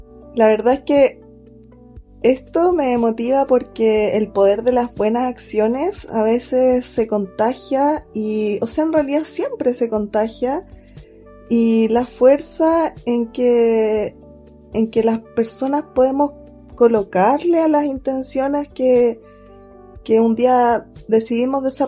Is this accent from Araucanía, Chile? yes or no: no; Santiago, Santiago Metropolitan Region, Chile; born there; moved away as an adult; now in Puerto Montt, Chile; Tengo 34 años, nací en Santiago, pero hace 10 años decidí dejar mi ciudad atrás y mudarme al sur. Hoy en día vivo feliz en la región de los lagos, específicamente en Puerto Montt